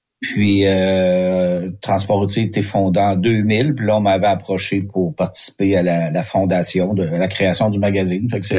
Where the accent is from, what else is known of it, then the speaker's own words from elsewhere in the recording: Montmagny, Quebec, Canada; now in Montreal region, Canada; Non, moi je suis Canadien. J'étais, étant originaire de la région de Montmagny